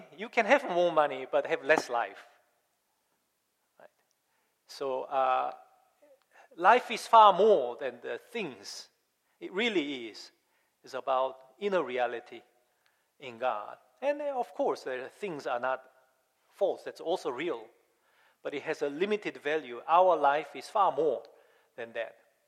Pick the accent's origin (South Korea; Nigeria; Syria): South Korea; when I was growing up in Korea, before every service was over, we sang